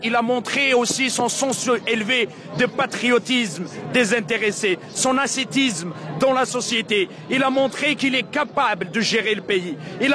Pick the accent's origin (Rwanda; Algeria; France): Algeria; J'ai un CDI avec l'Algérie, un contrat à durée indéterminée avec l'Algérie. Donc, on se considère Algérien à part entière.